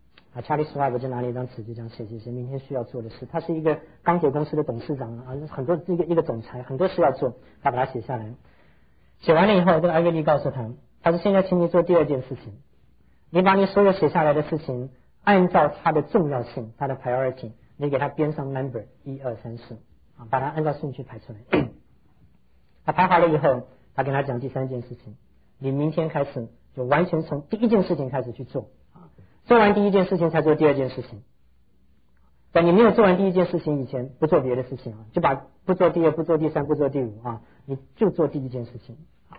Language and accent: Chinese; Taiwan; 我想我们从台湾来的都知道他